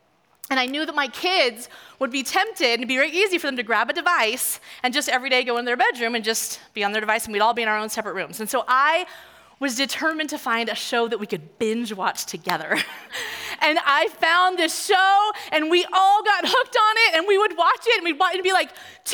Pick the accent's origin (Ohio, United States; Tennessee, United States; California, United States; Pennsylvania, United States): California, United States; also born or lived in Minnesota; I grew up in California, but for 2.5 years, we moved to Minnesota